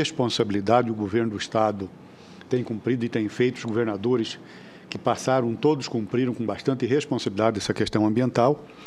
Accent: Brazil; eu nasci no Pantanal e me criei no Pantanal, passei a minha vida toda dentro do Pantanal.

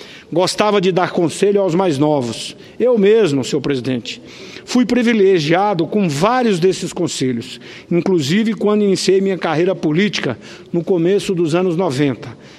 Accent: Rondonópolis, Mato Grosso, Brazil; Rondonópolis, a minha cidade natal

